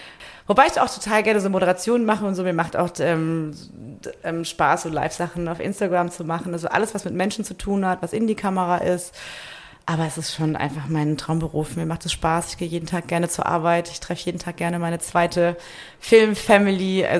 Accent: Munich, Bavaria, Germany; Das ist meine Heimatstadt

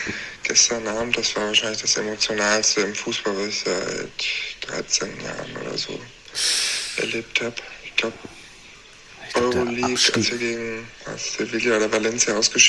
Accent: Dortmund, North Rhine-Westphalia, Germany; Für mich als Dortmunder in meiner Heimatstadt so zu gewinnen

